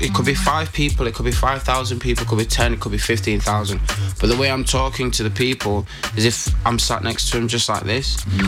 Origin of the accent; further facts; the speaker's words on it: Manchester, North West England, United Kingdom; as a Mancunian, someone who's like from Manchester